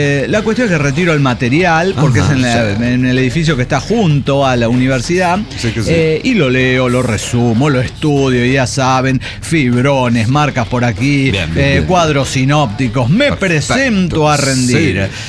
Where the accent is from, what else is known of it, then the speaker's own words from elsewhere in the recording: León, Guanajuato, Mexico; soy de León, Guanajuato